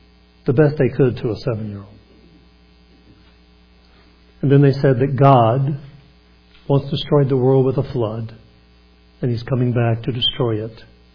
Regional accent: Alabama, United States; When I was a young boy, I was not raised in church. But I was raised in Alabama. And of course, everybody down south, even if they weren't churchgoers, knew the Bible stories.

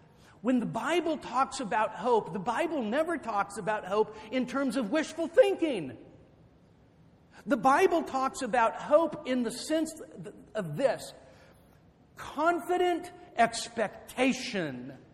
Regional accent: West Coast, United States; because I come from the West Coast, so I'm a San Francisco Giants fan.

